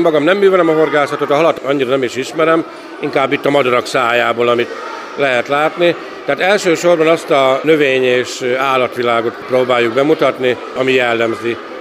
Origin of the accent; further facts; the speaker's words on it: Hajdúböszörmény, Hajdú-Bihar, Hungary; born there; Én Hajdúba Szörményi születésű vagyok, de Bodrogolasszéban, tehát Sárospatak mellett, több mint 30 éve vagyunk